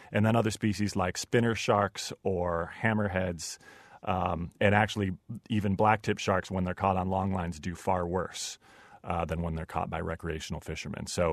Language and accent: English; Michigan, United States; I grew up in Michigan, and the only thing I knew about sharks is what I had seen in Jaws.